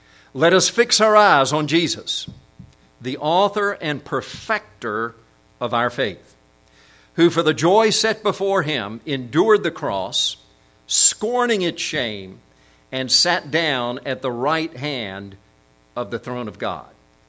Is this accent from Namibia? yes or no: no; South Korea; But when I was growing up in Korea, my dad had a devotional by a Frenchman